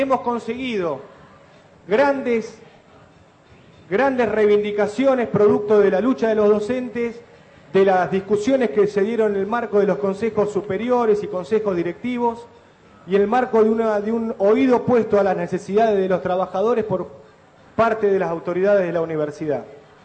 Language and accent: Spanish; Argentina; Esa es la responsabilidad que tenemos como argentinos y como universitarios.